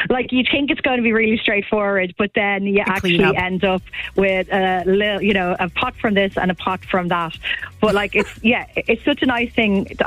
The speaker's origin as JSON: {"language": "English", "town": "Maynooth", "region": "Kildare", "country": "Ireland", "said": "I'm from Maynooth, so that's down the road from where my parents are."}